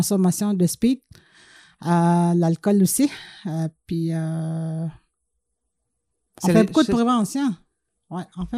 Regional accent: Lac-Simon, Quebec, Canada; je viens du Lac-Simon, la communauté du Lac-Simon.

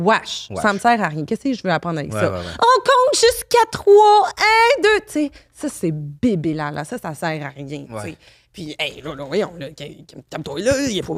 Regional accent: Liège, Wallonia, Belgium; Je suis de Liège, OK, je m'effrite à un moment donné.

